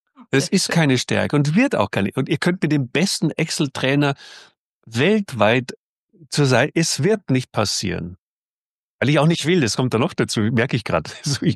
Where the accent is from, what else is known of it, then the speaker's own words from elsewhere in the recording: Bavaria, Germany; Und da dachte ich mir, ja, ja, heißt bei uns in Bayern, leck mich an.